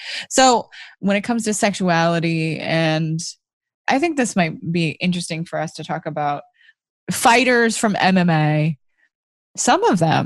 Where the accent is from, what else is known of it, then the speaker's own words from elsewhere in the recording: California, United States; I have been since I was a child. I was born and raised in California. So don't even ask why I'm a 49er fan. Born and bred properly.